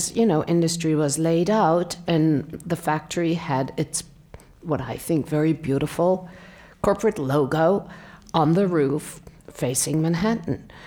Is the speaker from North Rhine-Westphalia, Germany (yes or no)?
yes; North Rhine-Westphalia, Germany; I grew up in the Ruhr Valley, in the industrial center of Western Germany